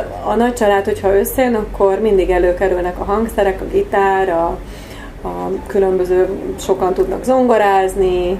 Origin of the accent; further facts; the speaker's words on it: Pécs, Baranya, Hungary; now in Vasad, Hungary; Én Pécsről származom, úgyhogy az élet ide sodort minket Vasadra. Ezt hát álmomban nem gondoltam volna, hogy mi Vasadon fogunk élni, de mégis valahogy ugye Jóisten ide vezérelt minket. Tehát Pécs volt a gyerekkori bázis, ahol fölnevelkedtem, 20 éves koromig én ott éltem